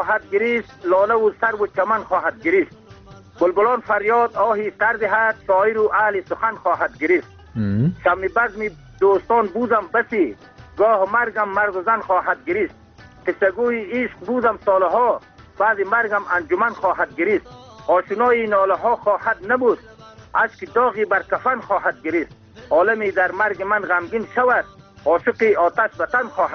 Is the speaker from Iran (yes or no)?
no; Afghanistan; Persian is a second language; ما از افغانستان هستیم